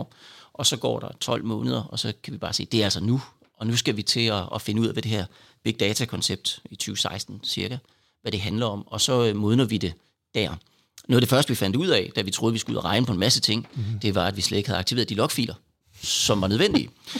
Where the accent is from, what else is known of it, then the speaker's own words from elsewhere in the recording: Jutland, Denmark; nu er jeg jo jyde.